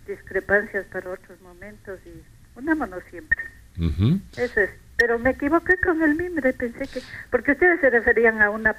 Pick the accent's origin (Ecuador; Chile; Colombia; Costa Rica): Ecuador; Somos bellos los ecuatorianos. Viva los ecuatorianos